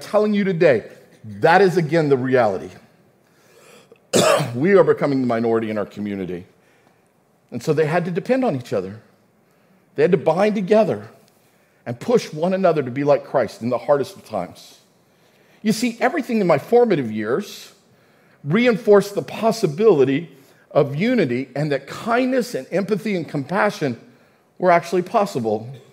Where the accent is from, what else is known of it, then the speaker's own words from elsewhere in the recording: El Paso, Texas, United States; I grew up in El Paso, a city of incredible diversity. I grew up knowing people who were different, spoke different languages.